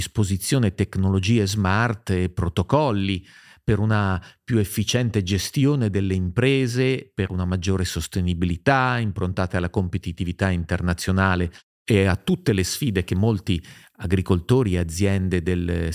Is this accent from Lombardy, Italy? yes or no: no; Piedmont, Italy; Io sono piemontese e in Piemonte